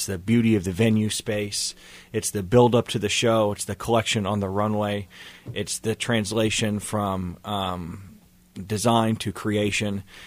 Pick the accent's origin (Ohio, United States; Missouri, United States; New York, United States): Missouri, United States; Kansas City; oh, I'm from Kansas City, Missouri, and people instinctively look at me and say, with cows, right?